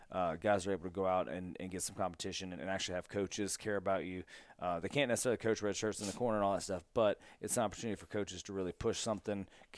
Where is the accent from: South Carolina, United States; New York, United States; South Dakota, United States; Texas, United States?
South Carolina, United States; because we're both from South Carolina.